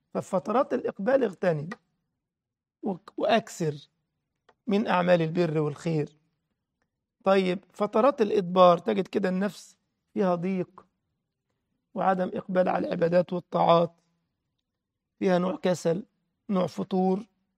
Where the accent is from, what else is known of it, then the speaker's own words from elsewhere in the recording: Egypt; تخيل واحد اسمه الباز عندنا في مصر صحفي